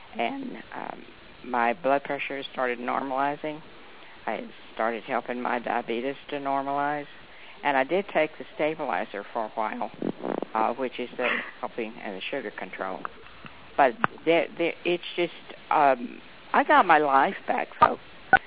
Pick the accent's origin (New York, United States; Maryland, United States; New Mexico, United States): New Mexico, United States; from New Mexico, just very close to Albuquerque now. Moved south to continue to have better health.